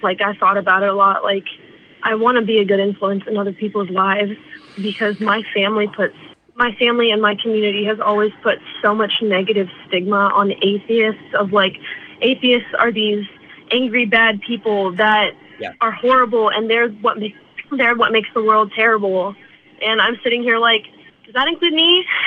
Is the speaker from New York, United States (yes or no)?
no; Virginia, United States; The screener said that I'm calling from Maryland. I actually drove from my home state, Virginia, to my boyfriend's house in Maryland